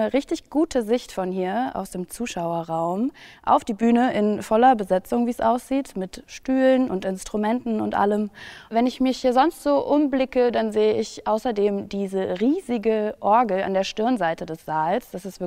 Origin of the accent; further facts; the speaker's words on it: Berlin, Germany; Zumal ich mir als Berlinerin unter dem Namen Gewandhaus ehrlich gesagt nicht so viel vorstellen konnte.